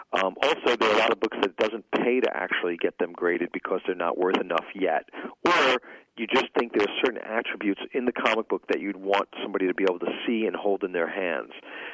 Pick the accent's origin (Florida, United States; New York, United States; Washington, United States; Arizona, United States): New York, United States; Rockaway Beach; I grew up in Rockaway Beach, Queens, in New York City.